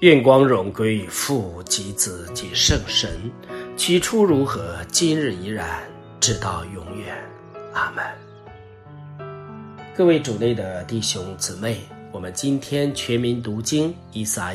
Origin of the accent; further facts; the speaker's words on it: China; 就像我们中国人，那是天人合一的生命